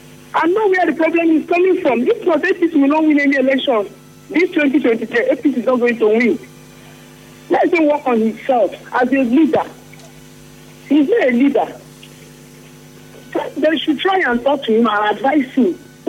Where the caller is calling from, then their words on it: Port Harcourt, Rivers, Nigeria; I'm calling from Port Harcourt.